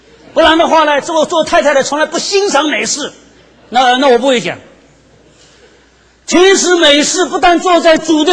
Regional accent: China; 我说20岁这个是一个弱冠了，我们中国人说弱冠成年了

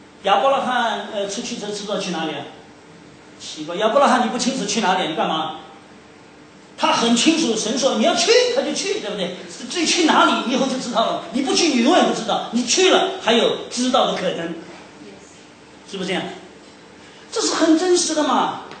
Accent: China; 往东来到我们中国，对不对？福音有可能像传到西方那样的传到世界各地吗？我们中国人的想法是好东西

